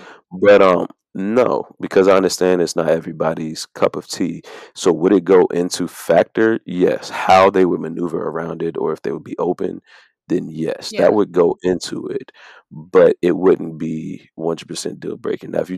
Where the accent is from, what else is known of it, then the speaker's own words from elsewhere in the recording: the South, United States; whereas myself, being born and raised in the South, I might have a different outlook on things than AJ, who's in Canada.